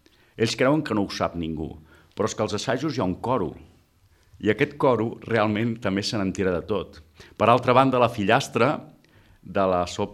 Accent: Reus, Catalonia, Spain; arriba a casa, com jo, que també sóc de Reus, a les 12

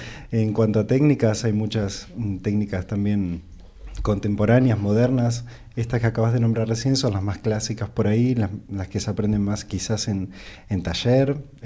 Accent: Argentina; le comentamos a los oyentes que soy argentino, ya se deben haber dado cuenta

